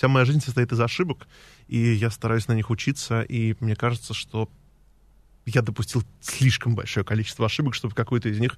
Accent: Moscow, Russia; born there; В этот дом мы переехали в 70 каком-то году, не помню, в 6-м, что ли, когда это был последний дом в Москве

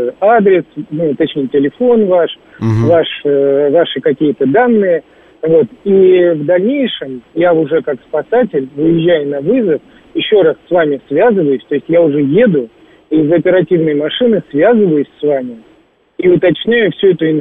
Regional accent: Moscow, Russia; я из Москвы.

